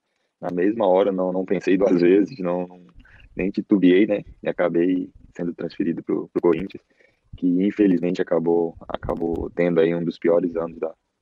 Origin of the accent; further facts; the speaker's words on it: Manaus, Amazonas, Brazil; also born or lived in Salvador; Onde eu morei, né, onde passei minha infância todinha. Apesar de ter nascido em Salvador, eu cresci em Manaus.